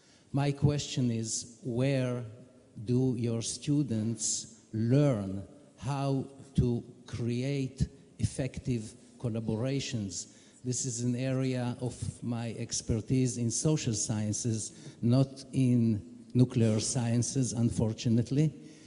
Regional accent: Hungary; born there; English is a second language; I was born in Hungary.

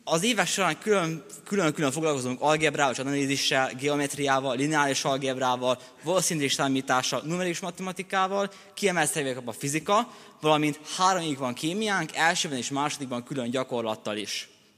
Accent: Kanizsa, Vojvodina, Serbia; Azt kell tudni rólam, hogy 1996-ban születtem, vajdasági magyar kanizsán, és ott is nőttem fel.

